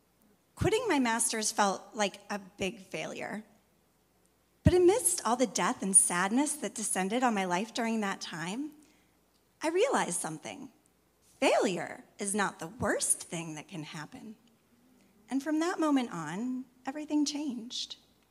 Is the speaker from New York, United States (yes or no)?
no; Washington, United States; because I was from Washington State, the state in the U.S. with the highest home birth rate